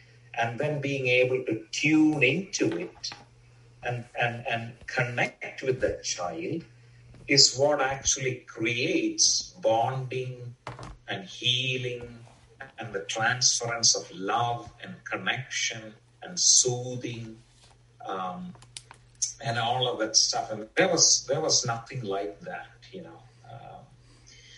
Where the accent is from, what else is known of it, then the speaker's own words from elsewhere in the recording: India; now in Australia; I grew up in India. I moved to Australia around 27 years ago.